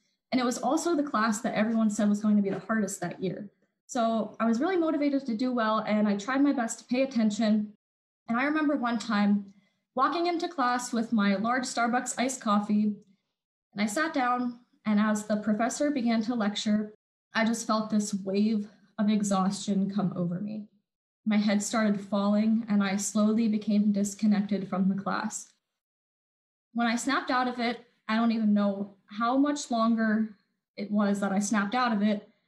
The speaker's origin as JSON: {"language": "English", "town": "Hamburg", "region": "Pennsylvania", "country": "United States", "tie": "born or raised there", "said": "So I was born and raised in Hamburg, Pennsylvania."}